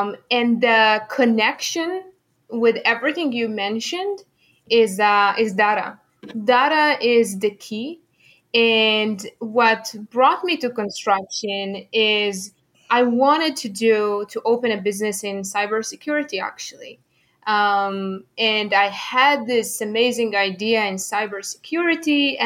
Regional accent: Israel; English is a second language; I was born and raised in Israel. This is why I have this difficult name to pronounce.

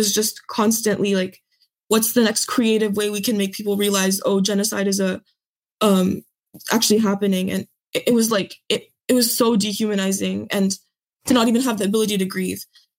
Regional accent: Seattle, Washington, United States; also born or lived in New Orleans; I was born in New Orleans and raised in Seattle, kind of back and forth.

